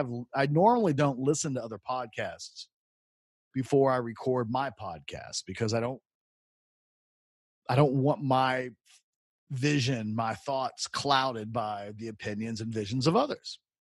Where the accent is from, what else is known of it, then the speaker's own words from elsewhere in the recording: United States; I'm an American. We win all of our championships in the last game of the season.